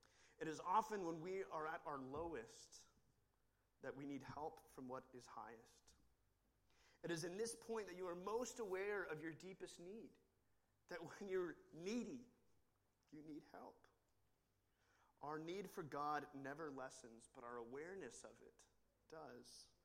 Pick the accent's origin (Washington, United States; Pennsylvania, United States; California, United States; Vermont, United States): Washington, United States; And growing up near Mount Rainier, there's always this back of your mind that is an active volcano.